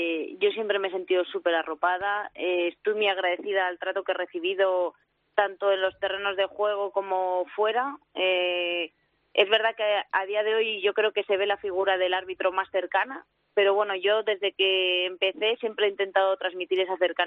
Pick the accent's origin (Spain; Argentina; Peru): Spain; Palencia, Castile and León; yo soy de Palencia